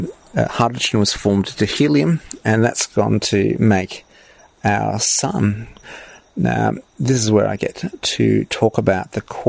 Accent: Australia; accent: Australian; I'm giving an Australian pronunciation, I very rarely get to say these words in common conversations out here

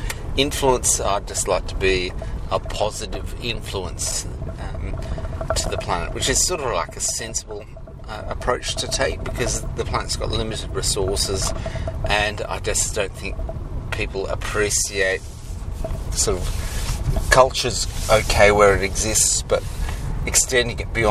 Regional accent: Australia; Do I have pride about being an Australian? Not really.

